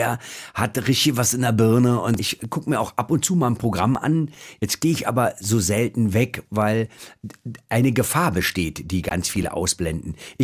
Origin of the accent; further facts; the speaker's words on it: Stuttgart, Baden-Württemberg, Germany; das ist für mich auch als Stuttgarter uninteressant. Mich interessiert nicht, was in Köln abläuft, wenn ich in Stuttgart lebe.